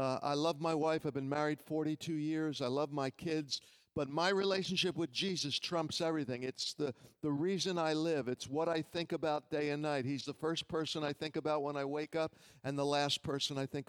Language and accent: English; Philadelphia, Pennsylvania, United States; moved away; also born or lived in Miami; As many of you know my testimony, I was raised in Philadelphia, moved to Miami in 1969. My father moved me there to get me away from drugs.